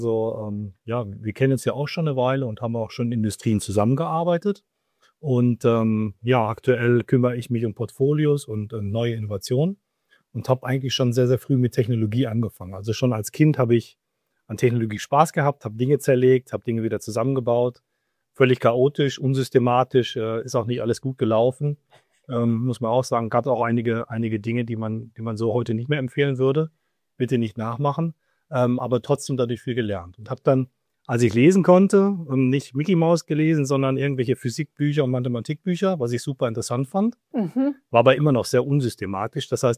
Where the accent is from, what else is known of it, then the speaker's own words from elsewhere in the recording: Switzerland; Ja, ich komme aus der Schweiz, genau.